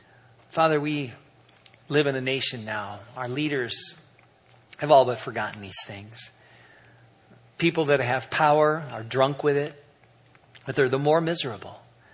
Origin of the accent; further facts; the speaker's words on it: California, United States; yeah, I'm out here from California. I'm starting a church.